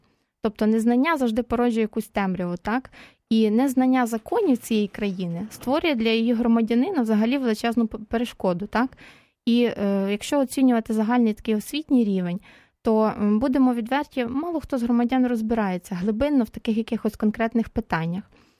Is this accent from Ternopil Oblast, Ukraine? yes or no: yes; Ternopil Oblast, Ukraine; пан Остап майже земляк мій. Я з Тернопільща, він з Бродів, так. От, і дуже нам легко спілкуватися, тому що у нас навіть українська дуже схожа, що дуже приємно і рідкісно в Києві, так.